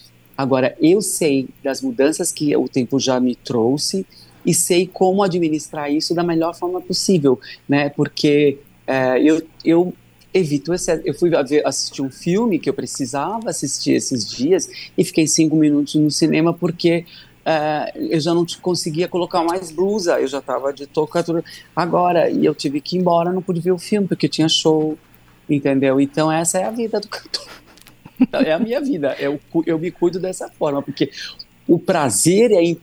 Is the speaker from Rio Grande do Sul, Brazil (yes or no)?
no; São Paulo, Brazil; born there; eu nasci aqui na selva, aqui em São Paulo